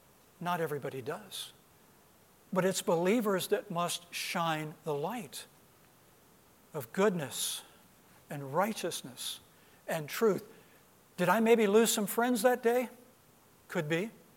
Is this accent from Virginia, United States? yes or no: yes; Arlington, Virginia, United States; I was stationed at Andrews Air Force Base, which was just miles from where Ann and I grew up in Arlington, Virginia.